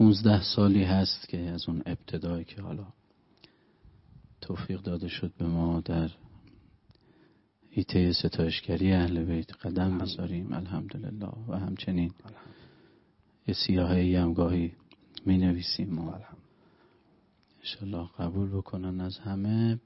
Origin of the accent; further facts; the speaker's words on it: Qom, Iran; از بچه ملای حضرت معصومه سلام علیه و اهل قم